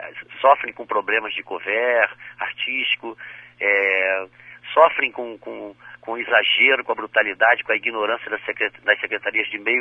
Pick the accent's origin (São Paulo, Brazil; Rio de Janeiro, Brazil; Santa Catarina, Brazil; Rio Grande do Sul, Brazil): Rio de Janeiro, Brazil; born there; now in Espírito Santo, Brazil; Porque eu nasci no Rio, por exemplo, eu vim para cá já tem 31 anos, tenho filhas aqui, sou capixaba, amo o Espírito Santo.